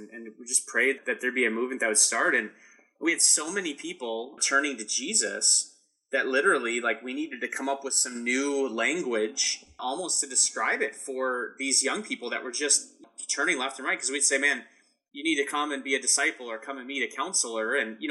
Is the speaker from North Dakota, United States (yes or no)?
yes; North Dakota, United States; Yeah, I'm from North Dakota, you know, which I know is a common vacation spot for many people.